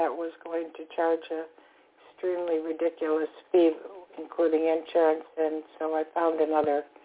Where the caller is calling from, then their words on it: Florida, United States; I'm calling from Florida.